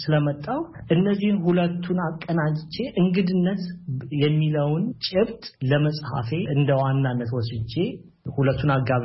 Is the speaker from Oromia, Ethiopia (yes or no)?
yes; Negele Borana, Oromia, Ethiopia; also born or lived in Anchar / Bahir Dar / Debre Markos; በ19 ዓመቴ አስተማሪ ሆኜ ወደ ቴፒ ወደምትባል ከተማ ሄድኩኝ። እኔ ተወልጄ ያደግኩት ነጌሌ ቦረና ነው። ከዛ ደግሞ በእድሜ ትንሽ ከፍ ስል አንቻሮ ወደምትባል ወሎ ወደምትገኝ መንደር መጥቼ እዛ አደግኩኝ። ቤተሰቦች ከቦታ ወደ ቦታ ይዘዋወሩ ስለነበረ ባህር ዳር አድጌያለሁ፣ ደብረ ማርቆስ ኖሬያለሁ፣ ብዙ ቦታዎችን አይቻለሁ።